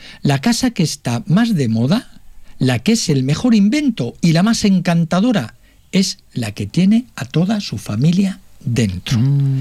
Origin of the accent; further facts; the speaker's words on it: Castile and León, Spain; nosotros somos castellano-leoneses